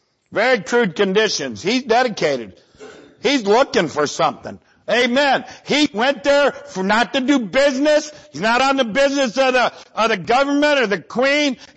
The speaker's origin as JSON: {"language": "English", "region": "Ohio", "country": "United States", "said": "I'm from Ohio. It's January. And I'm in San Antonio, Texas."}